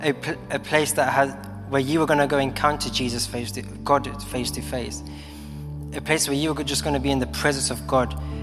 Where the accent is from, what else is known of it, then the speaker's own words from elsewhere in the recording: London, United Kingdom; I grew up in London, born and raised in London. My parents who are here, they're from Colombia. So they came over 21 years ago to start a new life, really.